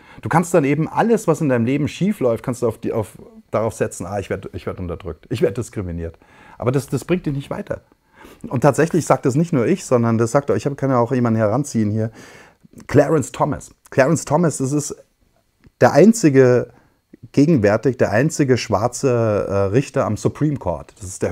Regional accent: Bavaria, Germany; ich bin aufgewachsen in Bayern. Und Bayern, sehr konservativ, ey, Strauß-Country, CSU.

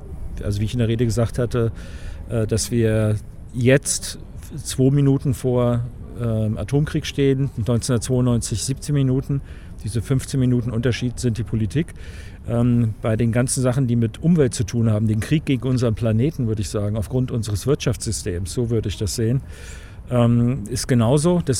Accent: West Germany, Germany; wenn ein Vergleich mit der DDR mir als Wessi gestattet ist

